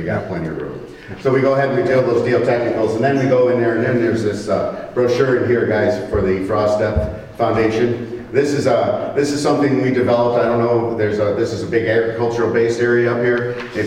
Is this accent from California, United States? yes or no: no; Buffalo, New York, United States; I'm from Buffalo, New York, and I have 10 buildings in Buffalo, New York, and we did that.